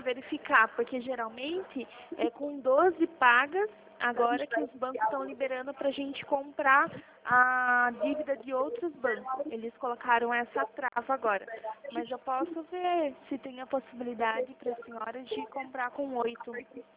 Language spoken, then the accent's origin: Portuguese; Itapetininga, São Paulo, Brazil; eu sou de Itapetininga.